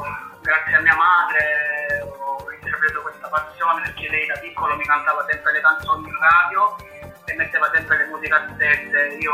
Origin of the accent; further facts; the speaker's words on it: Apulia, Italy; Ho 25 anni e vengo da Arno, una città in provincia di Lecce.